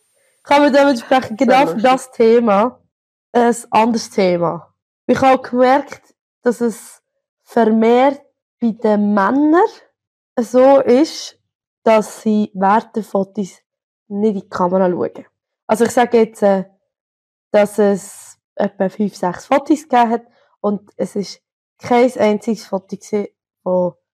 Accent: Switzerland; accent: Swiss German; ich rede Schweizerdeutsch.

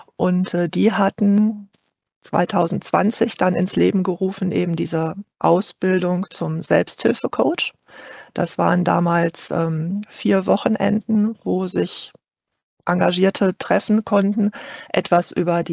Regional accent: Dortmund, North Rhine-Westphalia, Germany; ich komme aus Dortmund

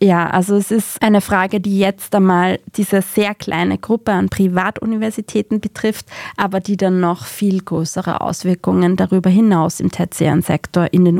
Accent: Austria; Solche Universitäten gibt es bei uns in Österreich auch, aber sie spielen vergleichsweise nicht so eine große Rolle generell im tertiären Hochschulsektor.

